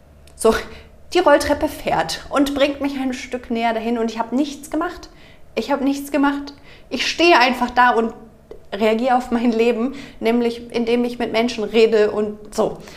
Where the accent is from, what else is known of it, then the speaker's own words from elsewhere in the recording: Germany; moved away as an adult; now in Switzerland; Ursprünglich komme ich ja aus Deutschland, kann in die Schweiz gehen und hier studieren.